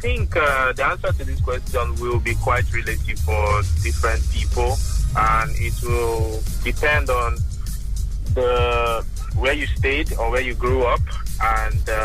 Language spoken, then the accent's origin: English; Bayelsa, Nigeria; also born or lived in Rivers State; So I grew up in Bayelsa State and River State.